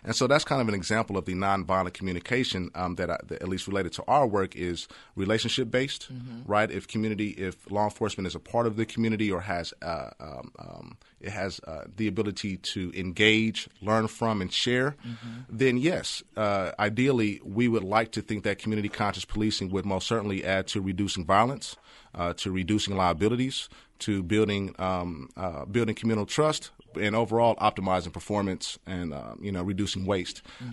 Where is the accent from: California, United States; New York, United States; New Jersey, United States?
California, United States; Oakland; I grew up in the Hill in Oakland. Oakland isn't all bad.